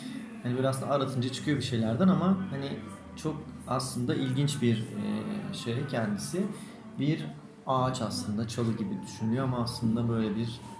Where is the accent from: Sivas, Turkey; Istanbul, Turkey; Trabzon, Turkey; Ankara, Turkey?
Ankara, Turkey; now in Eskişehir, Turkey; Sonrasında işte buraya geri dönüp Eskişehir'e, aslında Ankaralıyım ama burada okudum. Hani burada kaldım sonrasında.